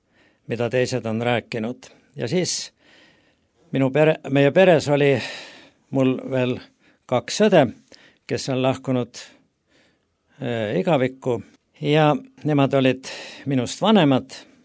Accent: Lääne County, Estonia; Olen pärit Läänemaalt ja sündinud siis 24. augustil 1943 on minu sünniaeg.

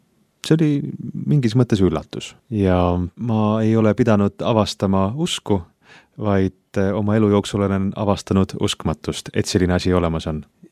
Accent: Kuressaare, Saare County, Estonia; born there; Ma sündisin Kuressaares

